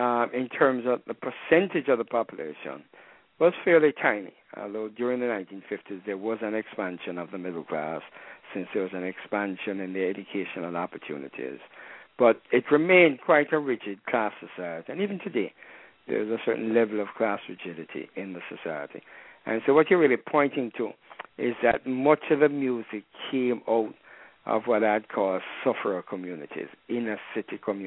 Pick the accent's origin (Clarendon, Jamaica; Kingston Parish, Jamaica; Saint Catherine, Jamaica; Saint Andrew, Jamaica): Saint Andrew, Jamaica; Kingston; When I was growing up in Crossroads was the divide.